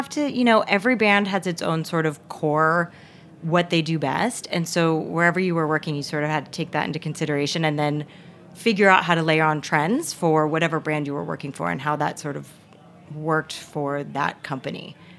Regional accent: San Diego, California, United States; moved away as an adult; I grew up in San Diego. I moved to New York when I was 21.

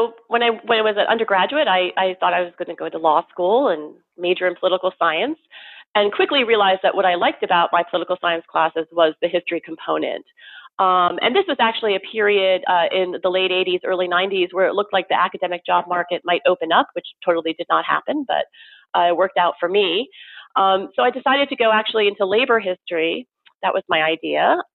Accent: New Jersey, United States; No, I'm from New Jersey, and which is one of the reasons I ended up at NYU. So I'm a typical New Jersey person.

